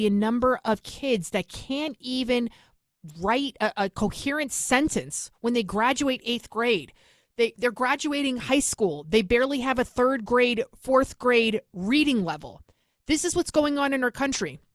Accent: Bronx, New York, United States; now in Westchester County, United States; I'm from the Bronx, born and raised. Now I live in Westchester County, which is a nice suburb outside of New York City.

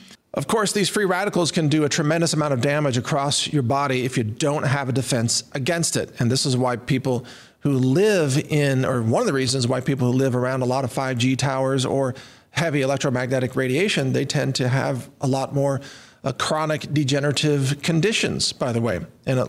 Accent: United States; Well, as an American, I should know at least that much of American history

